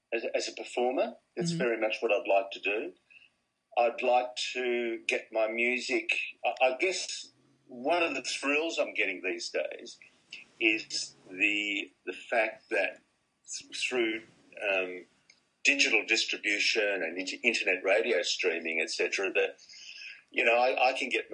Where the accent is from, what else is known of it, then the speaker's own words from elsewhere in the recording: Australia; I've been a kid growing up in Australia